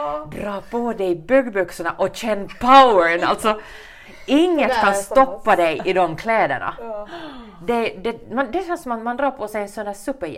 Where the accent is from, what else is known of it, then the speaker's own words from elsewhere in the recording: Jakobstad, Ostrobothnia, Finland; när jag går på lunch på stan där hemma i Jakobstad